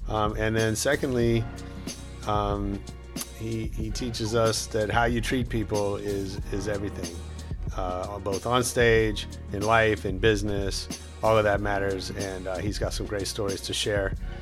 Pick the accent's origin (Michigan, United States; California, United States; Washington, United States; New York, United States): California, United States; San Francisco Bay Area; If you don't know, I grew up in the Bay, bumping … since the mid-80s.